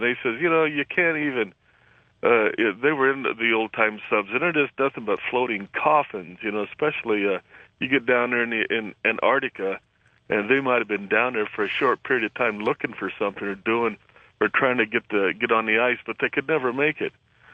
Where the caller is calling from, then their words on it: San Jose, California, United States; San Jose.